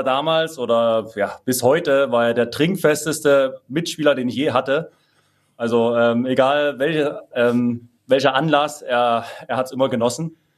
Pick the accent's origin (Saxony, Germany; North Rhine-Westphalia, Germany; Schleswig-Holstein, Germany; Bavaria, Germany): Saxony, Germany; Dresden; jeder Junge aus Dresden möchte natürlich schwarz-gelb tragen. Und deswegen hat es mich extrem stolz gemacht.